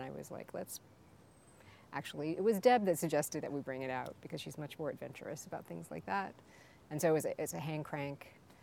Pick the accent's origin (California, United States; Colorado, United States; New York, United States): New York, United States; I grew up in the Far West Village, and she lived on D for almost, well, I know it was over 10 years.